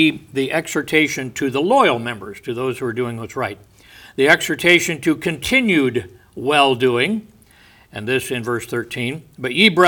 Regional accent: Oxford, Indiana, United States; born there; My dad was ran a restaurant the time I was born in up in Oxford, Indiana, outside of Lafayette.

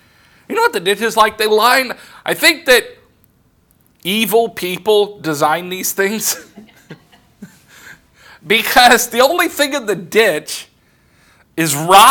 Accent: West Coast, United States; I grew up on the West Coast. We have mountains on the West Coast.

